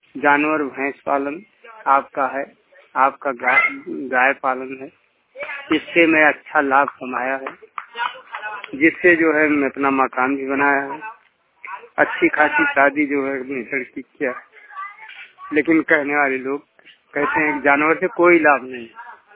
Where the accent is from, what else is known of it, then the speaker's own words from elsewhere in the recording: Ayodhya, Uttar Pradesh, India; मैं अयोध्या का निवासी हूँ, रसूलपुर, वहीं से मैं बात कर रहा हूँ।